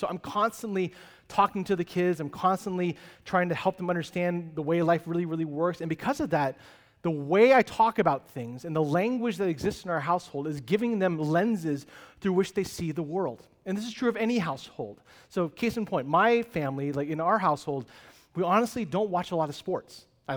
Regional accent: California, United States; Oh, I'm from NorCal.

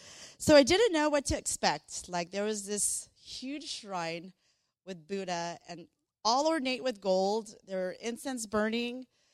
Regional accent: Paramount, California, United States; I grew up in Paramount, which a lot of people confuse that with Paramount Studios, but it's nothing like it. It's next to Compton, Linwood, where the 91 and the 105 and the 710, where people try to drive fast through. That's where I grew up.

